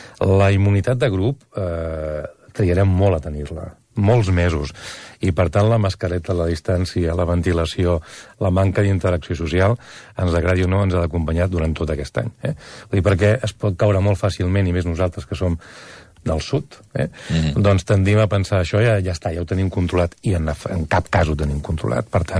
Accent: Terrassa, Catalonia, Spain; jo soc de Terrassa

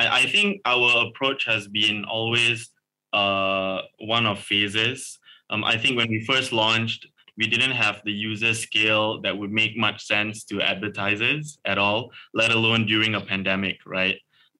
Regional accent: Malaysia; being Malaysian, having been in the industry a little bit before, just the importance of having great local content was very apparent to me

